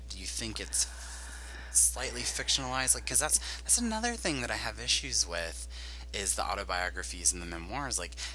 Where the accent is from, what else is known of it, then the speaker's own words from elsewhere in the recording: the South, United States; I'm sure the reason I didn't face these two books specifically is because I grew up in the South.